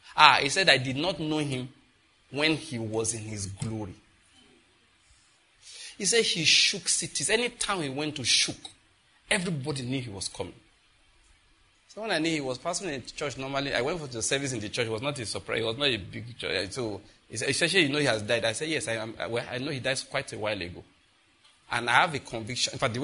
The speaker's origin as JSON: {"language": "English", "region": "Ondo", "country": "Nigeria", "lives_now": "Enugu, Nigeria", "said": "I say, well, naturally, I'm from Ondo State."}